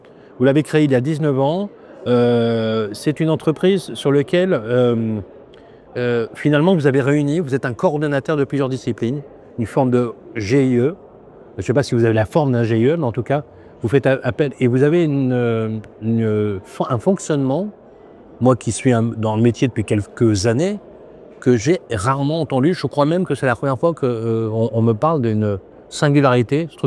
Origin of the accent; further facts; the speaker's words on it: Lyon, Auvergne-Rhône-Alpes, France; comme je suis lyonnais, j'habitais dans une rue qui s'appelait la rue Créqui, à Lyon.